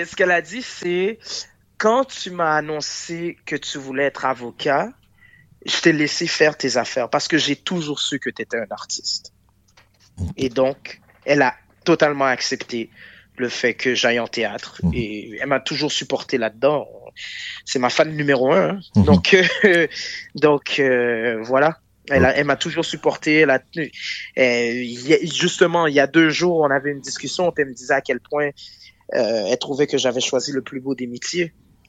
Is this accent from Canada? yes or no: yes; Montreal, Quebec, Canada; moi, je viens de l'Est de Montréal. Comment dire, j'ai grandi dans des HLM.